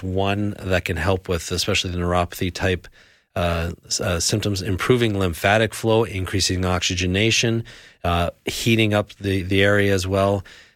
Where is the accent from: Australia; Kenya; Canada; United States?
Canada; growing up in Canada, we used to ice skate outside and everything was always outside and it'd get really cold.